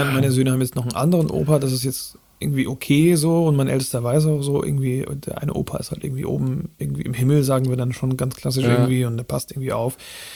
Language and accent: German; Flensburg, Schleswig-Holstein, Germany; ich bin ja, wie gesagt, im Raum Flensburg aufgewachsen. Da gibt es ja die dänische Minderheit. Da gibt es auch in jedem fünften Dorf eine dänische Grundschule. Und ich war auch im dänischen Kindergarten.